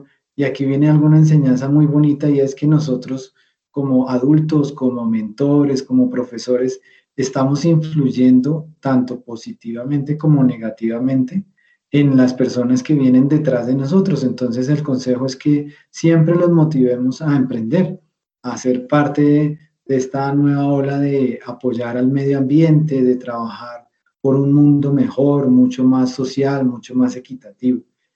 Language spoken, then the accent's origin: Spanish; Bogotá, Colombia; yo soy de Bogotá. Toda mi infancia pues crecí en Bogotá